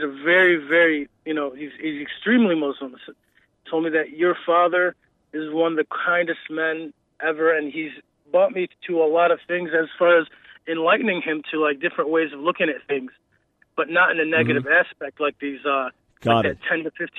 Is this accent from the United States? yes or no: yes; United States; I mean, I was born and raised in America, so it's not like I'm in the Middle East.